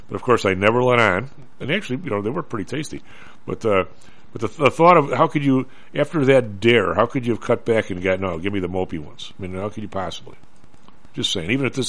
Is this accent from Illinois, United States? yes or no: yes; Chicago, Illinois, United States; We're from Chicago.